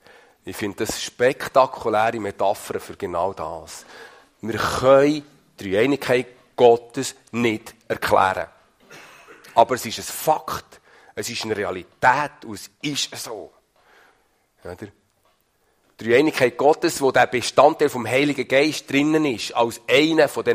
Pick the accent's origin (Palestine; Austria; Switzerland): Switzerland; als Schweizer relativ naheliegende Möglichkeit